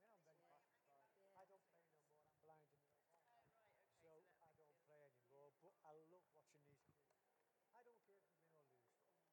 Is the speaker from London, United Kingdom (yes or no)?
no; Liverpool, North West England, United Kingdom; now in Humberside, United Kingdom; as you can hear from my accent, I'm from Liverpool.